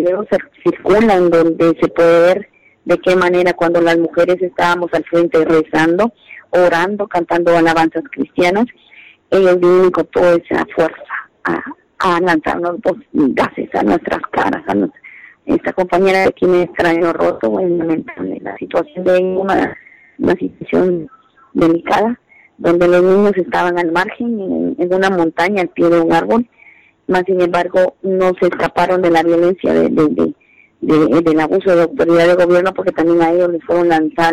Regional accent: Guatemala; porque creemos que todos somos guatemaltecos

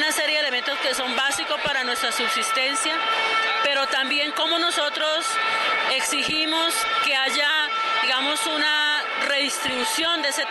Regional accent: Colombia; digamos como colombianos y como colombianas que seamos.

